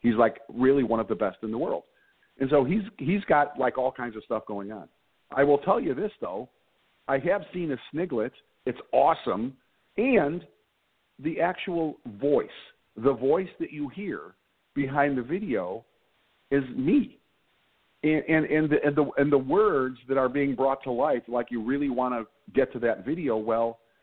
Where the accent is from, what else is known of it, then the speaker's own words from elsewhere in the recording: Chicago, Illinois, United States; I'm from Chicago. I'm from the Southwest